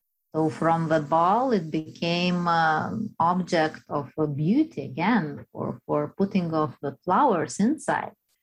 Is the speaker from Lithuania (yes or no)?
yes; Lithuania; I'm artist from Lithuania